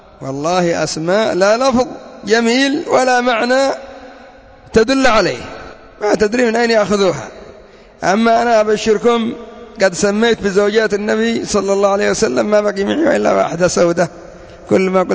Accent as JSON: {"language": "Arabic", "country": "Yemen", "said": "أما عندنا في اليمن كثير منهم يتسمون باسم محمد وعلي"}